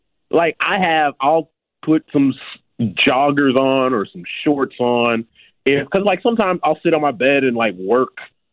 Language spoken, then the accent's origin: English; Chicago, Illinois, United States; Like, I know as a Chicagoan, the L is a part of our Chicago culture.